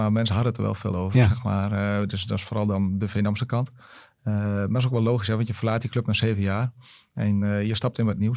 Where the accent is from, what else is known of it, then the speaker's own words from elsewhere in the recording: Smilde, Drenthe, Netherlands; Ik voelde me ook een Drentse jongen. Ik ben een jongen uit Smilde, een dorpje onder Assen.